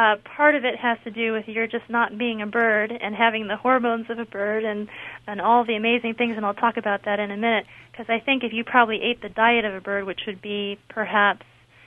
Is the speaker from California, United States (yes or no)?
yes; California, United States; I have been to Bolinas because I'm from California and worked one summer in Point Reyes there.